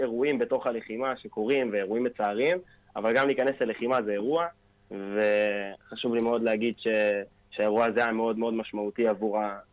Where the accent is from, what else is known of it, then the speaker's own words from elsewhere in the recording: Ashdot Ya'akov Ihud, Northern District, Israel; גדלתי באשדות יעקב איחוד.